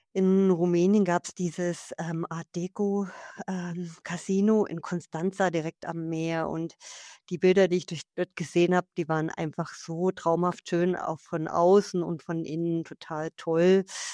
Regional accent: Germany; also born or lived in Switzerland; Ja, natürlich mein Heimatland, Deutschland. dann habe ich fast 20 Jahre in der Schweiz gelebt

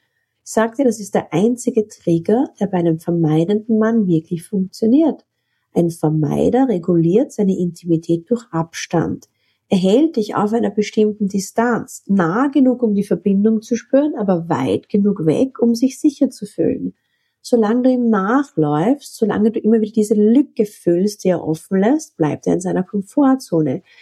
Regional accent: Graz, Styria, Austria; Buchhalterin aus Graz, aus meiner Heimatstadt

